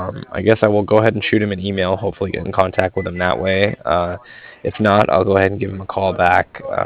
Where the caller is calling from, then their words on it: Cardiff, Wales, United Kingdom; I was calling from Cardiff.